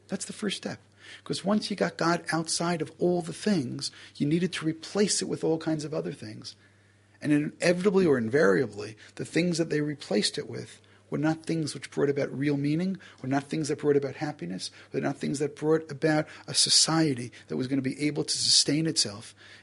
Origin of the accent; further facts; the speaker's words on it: Brooklyn, New York, United States; I mean, growing up in Brooklyn, you know, you have some of these big, big buildings in New York.